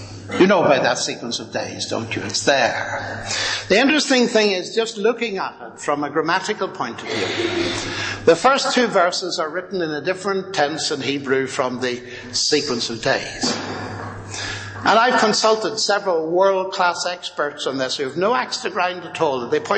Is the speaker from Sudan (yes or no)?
no; Armagh, Northern Ireland, United Kingdom; this is my home country, and I come from Armagh. You've heard of Armagh, haven't you? It's a way up country.